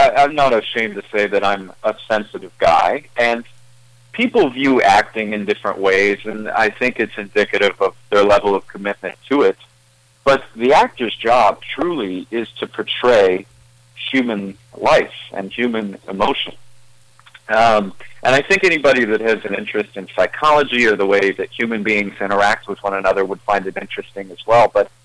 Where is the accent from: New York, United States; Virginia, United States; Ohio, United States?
Ohio, United States; LaRue; Well, I grew up in LaRue, Ohio, a very small town, as you guys know. I think the population right now is around 400 people.